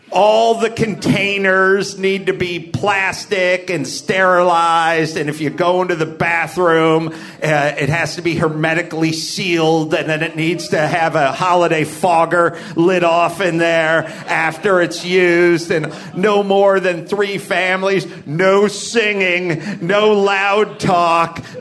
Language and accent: English; California, United States; We got rules, because I'm from California, right?